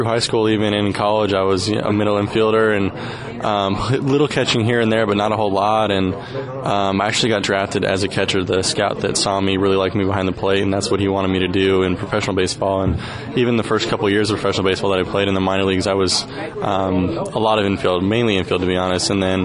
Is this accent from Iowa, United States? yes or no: no; California, United States; I grew up just north of L.A., so, yeah, I grew up a Dodger fan